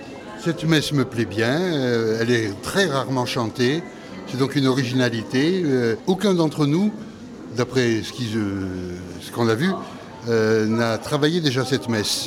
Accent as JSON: {"language": "French", "town": "Valence", "region": "Auvergne-Rhône-Alpes", "country": "France", "said": "Je viens de Valence"}